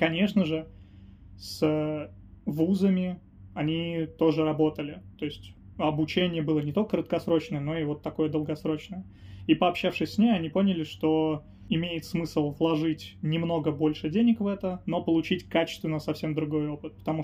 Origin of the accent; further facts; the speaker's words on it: Fryazino, Moscow Oblast, Russia; родился я в городе Фрязино, это Московская область, это маленький городок, Наукоград, важный статус. Значит, там я вырос, там я закончил школу, до 17 лет я там жил